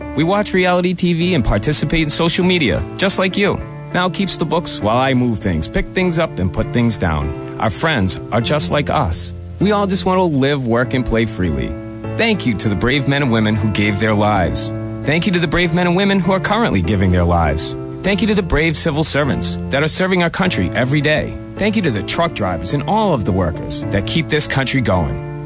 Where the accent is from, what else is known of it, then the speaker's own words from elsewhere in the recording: Massachusetts, United States; I grew up on the South Shore, and now I live on the South Coast.